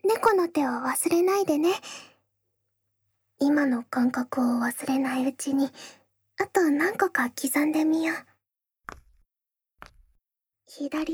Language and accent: Japanese; Iceland; 私の故郷アイスランドのパンケーキのこと。うん、私はアイスランド出身なの。